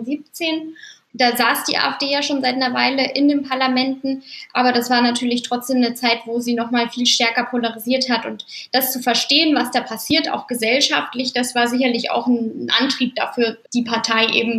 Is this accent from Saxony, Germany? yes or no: yes; Saxony, Germany; Also ich komme selber auch aus Sachsen und bin da aufgewachsen.